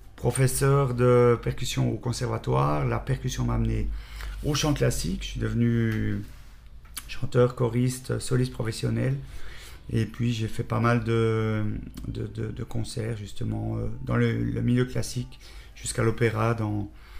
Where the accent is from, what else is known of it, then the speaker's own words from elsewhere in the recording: Switzerland; Alors, je viens de Suisse, j'ai 52 ans, je suis marié, père de 4 enfants.